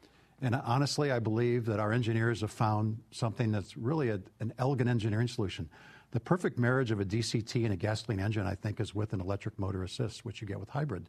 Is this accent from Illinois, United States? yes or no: yes; Chicago, Illinois, United States; And I grew up in Chicago, but, you know, I got used to no snow in California